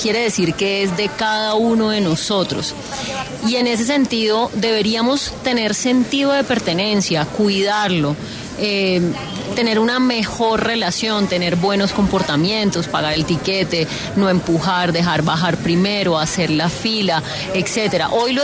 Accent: Valledupar, Cesar, Colombia; now in Bogotá, Colombia; porque yo, por ejemplo, soy de Valledupar, pero me siento muy bogotana.

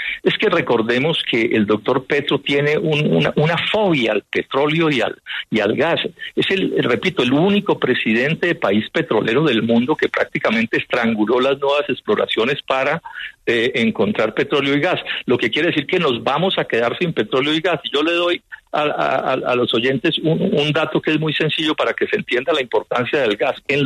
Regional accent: Colombia; Lo digo como colombiano y como accionista

